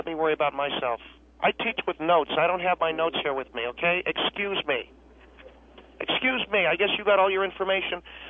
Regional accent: Portland, Maine, United States; I come from Portland, Maine.

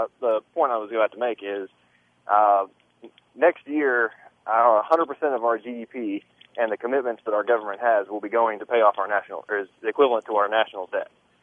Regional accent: England, United Kingdom; I grew up in England where they obviously have national health

